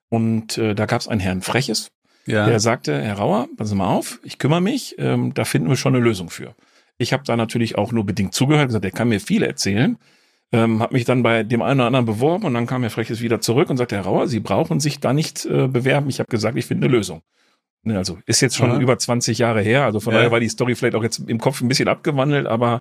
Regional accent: Issum, North Rhine-Westphalia, Germany; also born or lived in Geldern; komme ja gebürtig, jetzt für die, die wirklich sehr nah dran wohnen, aus Sebeln. Das ist ein Vorort von Issum. Geboren bin ich tatsächlich in Geldern, das ist der Nachbarort. Aber das ist am Niederrhein auch alles schön klein und fein.

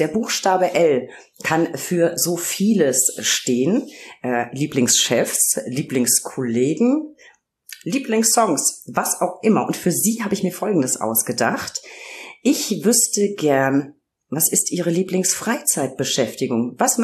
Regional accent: Bavaria, Germany; Ich liebe meinen Heimatdialekt. Ich komme aus Franken, also auch Weingegend.

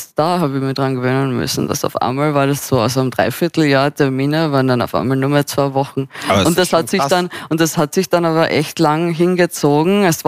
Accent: Carinthia, Austria; now in Vienna, Austria; Nein, ich bin eigentlich aus Kärnten, also so südlich von Österreich. Ich bin dann nach Wien gekommen vor ca. 6 Jahren.

